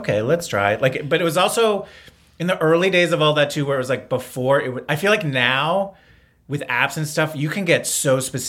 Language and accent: English; East Coast, United States; I don't know. I'm from the East Coast. I don't think that I'm emotionally closed off, but maybe I am.